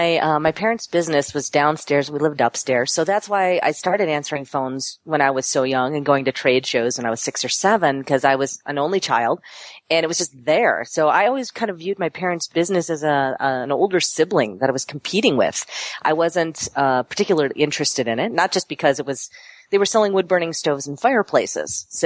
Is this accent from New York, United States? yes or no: yes; Buffalo, New York, United States; now in Costa Rica; Thank you. That's one of the reasons I live here is because I'm from Buffalo.